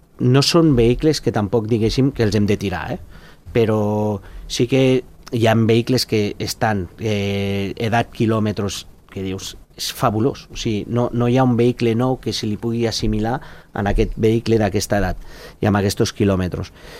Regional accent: Andorra; som d'Andorra, és que ho fem aquí

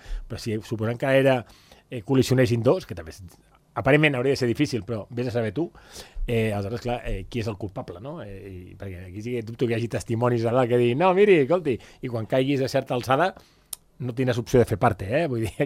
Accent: Barcelona, Catalonia, Spain; jo també m'ho veig perquè jo vinc de Barcelona i Barcelona, home, caminar 2 o 3 carrers era el mínim, no?

